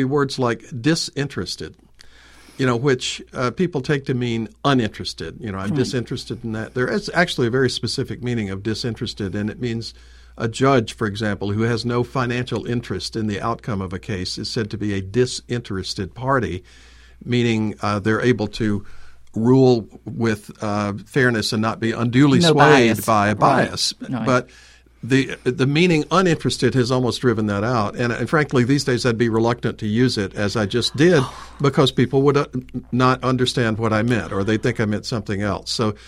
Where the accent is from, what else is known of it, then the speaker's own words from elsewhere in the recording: the South, United States; But, you know, you grew up in the South. I grew up in the South.